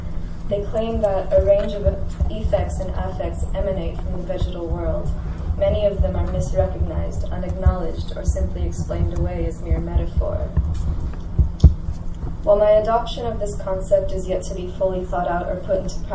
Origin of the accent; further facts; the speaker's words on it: California, United States; born there; And although I was born in California, I arrived here in a roundabout way